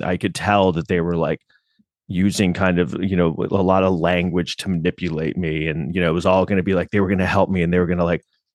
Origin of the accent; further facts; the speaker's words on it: New York City, New York, United States; I grew up in New York City and Manhattan in the 80s.